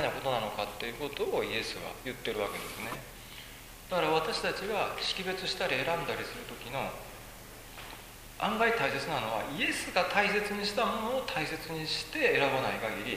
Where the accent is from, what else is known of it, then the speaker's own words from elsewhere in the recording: Kobe, Hyogo, Japan; 神戸生まれの神戸育ちなんで